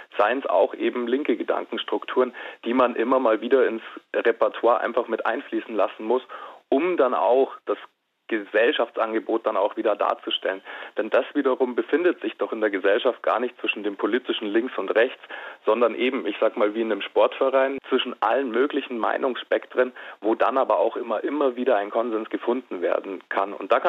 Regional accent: Munich, Bavaria, Germany; ich speziell als Münchner auch erwartet hätte

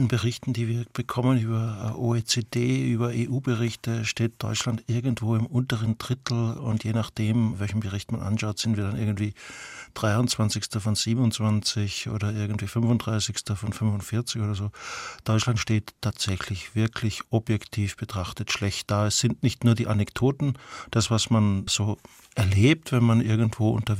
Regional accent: Austria; ich würde nicht als Österreicher sagen

